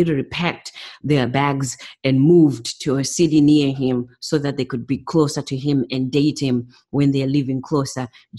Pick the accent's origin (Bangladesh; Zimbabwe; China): Zimbabwe; I guess growing up in Zimbabwe